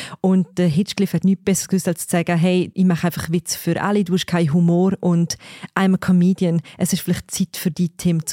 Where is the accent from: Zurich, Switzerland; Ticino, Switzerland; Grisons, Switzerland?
Grisons, Switzerland; Also ich als Bündnerin kämpfe schon ein bisschen damit